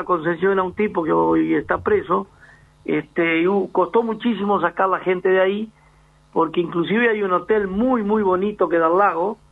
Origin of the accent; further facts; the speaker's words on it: Concordia, Entre Ríos, Argentina; born there; todo de nuestra zona de Concordia, porque ustedes saben que yo nací en Concordia.